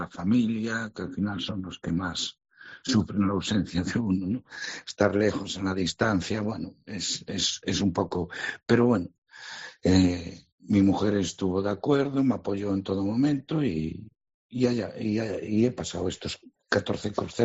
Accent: Ferrol, Galicia, Spain; tres somos de Ferrol, va un carpintero, Roberto, el amas de velero y el peluquero que soy yo. Somos de Ferrol los tres

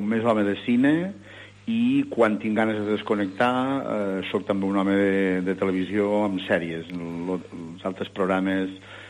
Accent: Balaguer, Catalonia, Spain; born there; Jo vaig néixer a Balaguer l'any 56.

